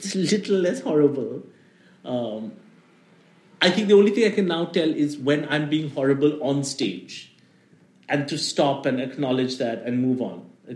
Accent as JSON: {"language": "English", "country": "India", "said": "And I've never been a smart business guy. And I know, as an Indian person, I should be."}